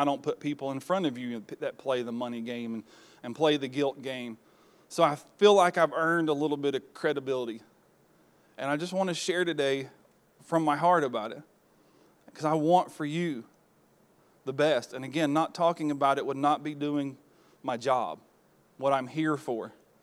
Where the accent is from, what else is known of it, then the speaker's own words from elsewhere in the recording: the South, United States; You don't speak King James English. We're from the South. We speak slowly and maybe mush our words together.